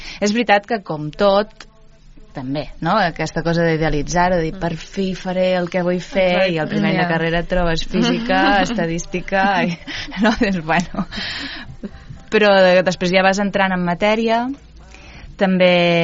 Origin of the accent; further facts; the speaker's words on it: Banyoles, Catalonia, Spain; A Banyoles tota la vida. He estat a Banyoles tota la vida, no perquè vaig anar a Barcelona a estudiar, però vaig néixer aquí, vaig passar la infància i adolescència.